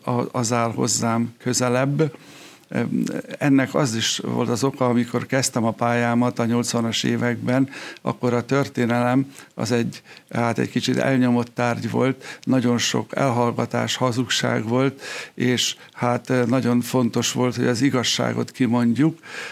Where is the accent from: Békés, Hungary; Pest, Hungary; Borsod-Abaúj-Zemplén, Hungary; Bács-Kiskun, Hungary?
Bács-Kiskun, Hungary; Bácsalmás; Bácsalmásra, ahol én születtem, és ott indult az életem, és a tanári pályám is.